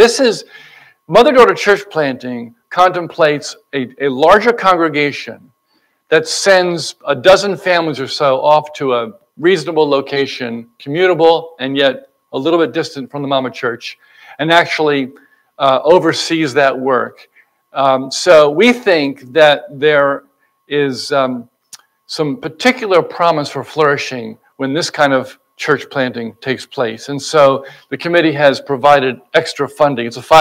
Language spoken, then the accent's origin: English; New Jersey, United States; a fellow by the name of Chris Bird, who's serving in Westfield, very close to where I grew up in New Jersey.